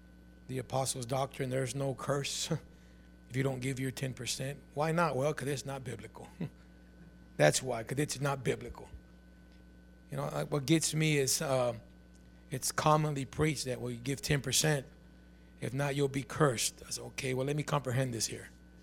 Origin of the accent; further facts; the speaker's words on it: Mexico; English is a second language; I'm a Mexican from Mexico that don't know English.